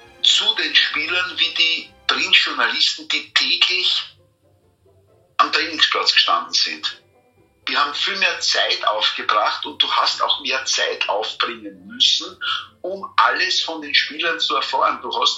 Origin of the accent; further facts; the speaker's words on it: Austria; und ich als Österreicher war ihr Liebling